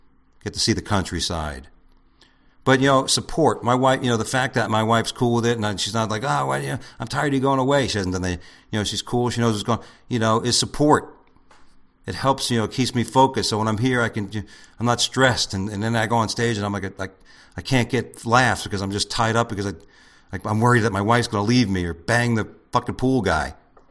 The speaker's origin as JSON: {"language": "English", "region": "Florida", "country": "United States", "tie": "born or raised there", "also_born_or_lived": "New York", "said": "not too far from where I grew up as a kid in South Florida when I moved from New York."}